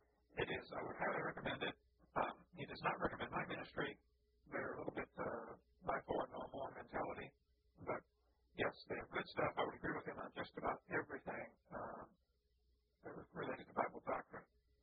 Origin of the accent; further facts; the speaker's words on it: East Peoria, Illinois, United States; now in Pensacola, United States; But from Peoria, Illinois, which is my hometown, East Peoria, actually, you can drive there.